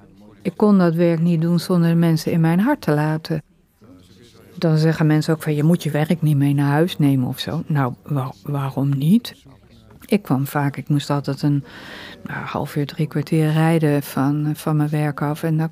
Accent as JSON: {"language": "Dutch", "region": "Utrecht", "country": "Netherlands", "said": "Ik kom uit Utrecht."}